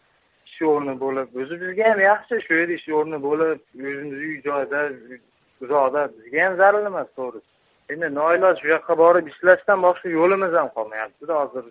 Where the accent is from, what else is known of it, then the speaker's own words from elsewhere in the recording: Andijan, Andijan Region, Uzbekistan; Men Andijondanman.